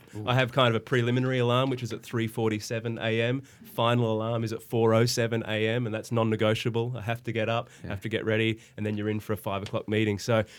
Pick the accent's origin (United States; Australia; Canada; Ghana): Australia; Adelaide, South Australia; now in Sydney, Australia; I'm from Adelaide, so I started there and worked at SAFM, and then I moved over here to Sydney